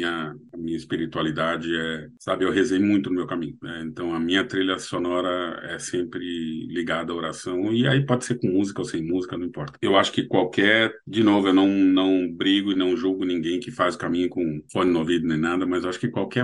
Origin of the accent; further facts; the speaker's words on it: Brazil; Vocês vão perceber que nós somos brasileiros, né? Que nós, eu vou me incluir sempre nisso